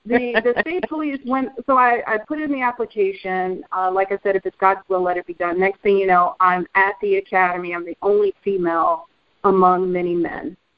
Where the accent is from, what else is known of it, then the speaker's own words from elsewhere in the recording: New York, United States; accent: New York; You have to remember, when I went into the academy, I still had my New York accent. So here you have the only female who happens to be black, who happens to be from New York, has no experience, never picked up a weapon.